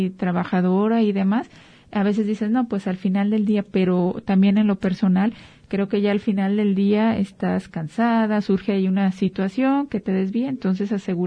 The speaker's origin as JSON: {"language": "Spanish", "country": "Mexico", "said": "yo lo he visto como mexicanos, a lo mejor es periodo de vacaciones."}